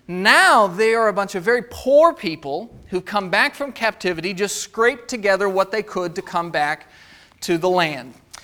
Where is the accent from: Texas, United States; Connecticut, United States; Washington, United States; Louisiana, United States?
Washington, United States; Monroe; I'm from Monroe, Washington. So that's about 30 minutes east of Seattle, congregation there.